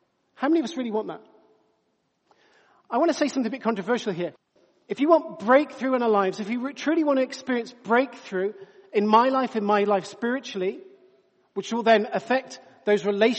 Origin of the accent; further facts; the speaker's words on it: England, United Kingdom; I know we're English, but you're still allowed to put your hand up in church.